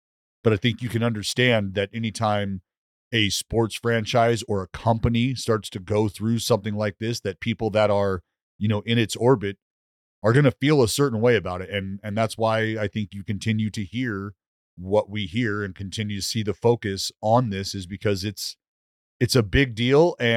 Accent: Stockton, California, United States; I grew up in Stockton, California, 40 minutes from Sacramento.

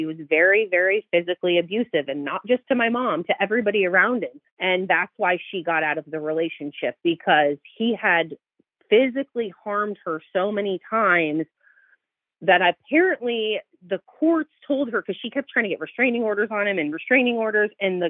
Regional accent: Arizona, United States; born there; So I was born in Arizona.

